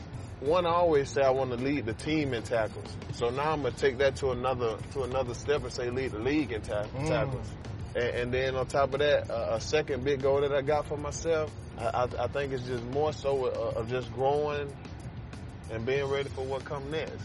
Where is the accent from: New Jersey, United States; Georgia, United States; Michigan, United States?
Georgia, United States; Man, if you really, you know, I'm from South Georgia.